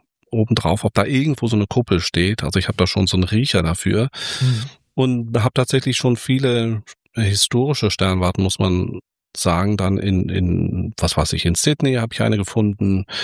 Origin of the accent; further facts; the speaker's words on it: Cologne, North Rhine-Westphalia, Germany; Und ich komme hier aus Köln.